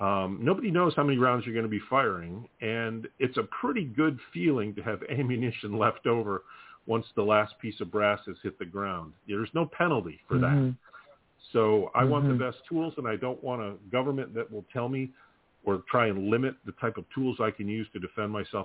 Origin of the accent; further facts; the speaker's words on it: Minneapolis, Minnesota, United States; I mean, I grew up in Minneapolis.